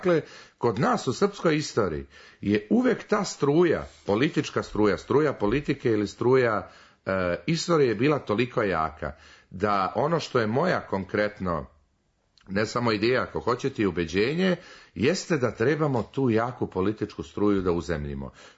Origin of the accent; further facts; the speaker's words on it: Serbia; Znači, kod nas u Srbiji, a u evropskoj istoriji često, koja je bila burna jednako koja je naša srpska